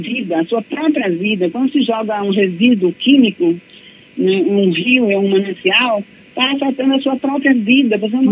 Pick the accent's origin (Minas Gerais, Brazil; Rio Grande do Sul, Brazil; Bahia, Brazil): Bahia, Brazil; Jequié; eu criei e passei minha adolescência em Jequié, então a gente brincava ali no Rio de Contas, tomava banho ali, hoje é um grande esgoto.